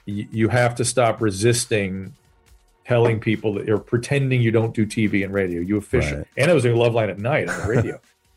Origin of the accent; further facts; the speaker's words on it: Pasadena, California, United States; So I was raised in Pasadena.